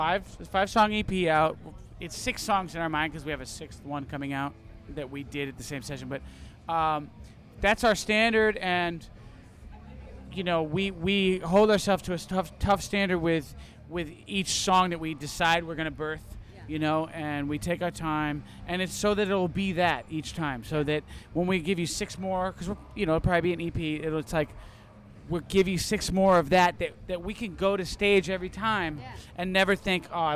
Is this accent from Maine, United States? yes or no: yes; Maine, United States; also born or lived in Plymouth, Massachusetts; And I was raised in Maine.